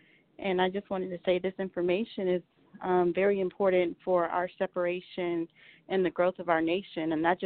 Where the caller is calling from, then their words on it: Albany, Georgia, United States; I'm calling from Albany, Georgia.